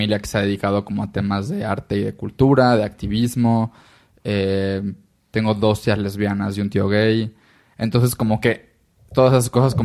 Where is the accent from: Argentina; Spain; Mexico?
Mexico; Mérida, Yucatán; moved away as an adult; Soy de Mérida, pero nací en Mérida, toda mi familia es de Mérida, de Yucatán. Y cuando acabé la prepa, a los 18 años